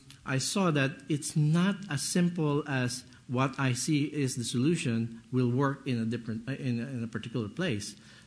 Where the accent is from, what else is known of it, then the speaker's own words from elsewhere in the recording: Luzon, Philippines; I am originally from Luzon, and I'm not from the Visayas.